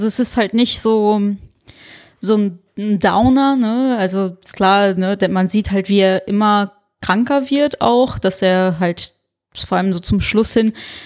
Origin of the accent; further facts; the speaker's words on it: Brazil; ich bin in Brasilien aufgewachsen